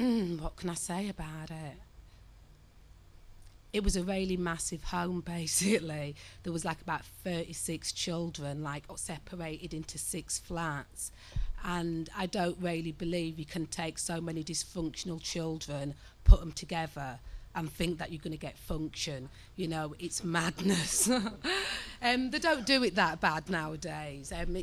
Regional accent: Leeds, Yorkshire and the Humber, United Kingdom; born there; So I was born in Leeds, in Chapel Town. Most people know it as ghetto, and it is. It's quite a dysfunctional area.

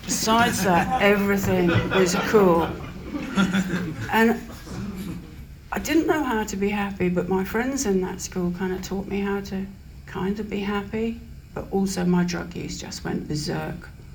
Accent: London, United Kingdom; I'm a Londoner, I was born, I'm the eldest of, there's almost eight of us really.

